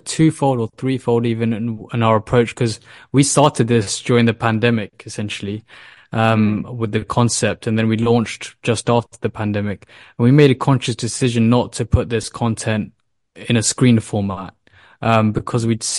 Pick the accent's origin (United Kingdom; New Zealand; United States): United Kingdom; Yeah, I mean, myself, my co-founders, we all were born and raised in the UK